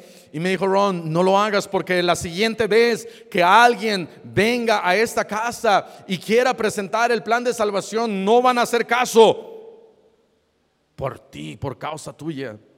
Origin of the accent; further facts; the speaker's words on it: Mexico City, Mexico; now in United States; Yo, como soy chilango, me enchilé.